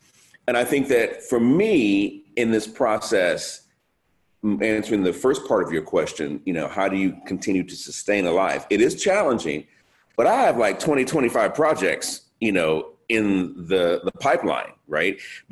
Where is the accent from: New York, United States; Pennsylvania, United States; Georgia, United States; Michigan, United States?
Michigan, United States; Detroit; I feel like I cut my teeth growing up in Detroit because, I'm a kid. I grew up in the 60s and 70s in Detroit, so I was there when the riots happened.